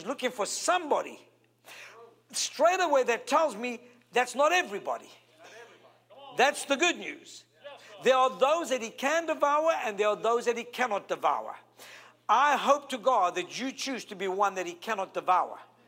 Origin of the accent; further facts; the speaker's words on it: South Africa; I'm from South Africa. I've been in the Kruger National Park and other parks.